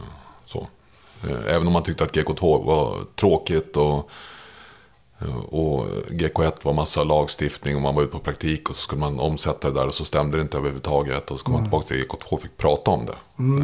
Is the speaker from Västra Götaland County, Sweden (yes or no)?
no; Märsta, Stockholm County, Sweden; Jag växte upp i Märsta.